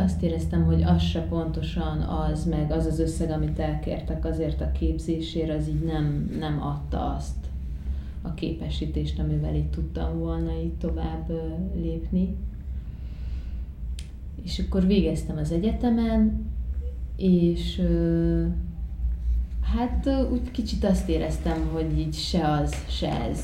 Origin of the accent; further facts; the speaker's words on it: Debrecen, Hajdú-Bihar, Hungary; moved away as an adult; now in Budapest, Hungary; debreceni vagyok eredetileg, és akkor elkerültem onnan 19 éves koromban. És hát itt ide jártam Budapestre egyetemre, szociológia szakra.